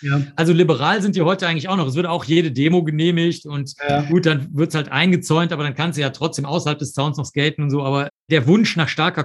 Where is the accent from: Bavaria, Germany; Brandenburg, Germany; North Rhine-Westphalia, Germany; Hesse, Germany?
North Rhine-Westphalia, Germany; Cologne; also born or lived in New York, United States; Dann bin ich ja in Zollstock aufgewachsen, dann war ich 10 Jahre noch in Nippes. Ich habe in New York mal gelebt, das lassen wir jetzt mal weg. Und jetzt in der Südstadt.